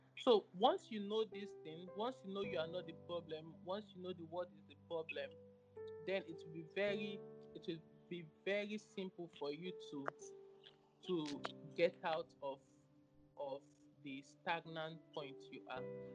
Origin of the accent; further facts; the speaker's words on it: Nigeria; it was difficult for me growing up in Nigeria